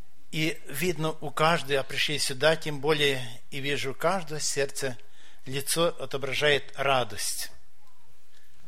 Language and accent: Russian; Novohrad-Volynskyi, Zhytomyr Oblast, Ukraine; Сам я из Киевского объединения Житомирской области, город Новгород-Волынский.